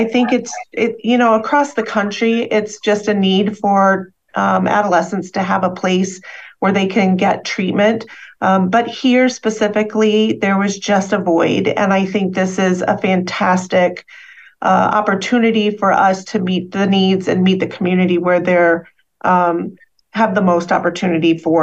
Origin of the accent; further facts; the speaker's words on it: Midwest, United States; Primarily, I'm from the Midwest.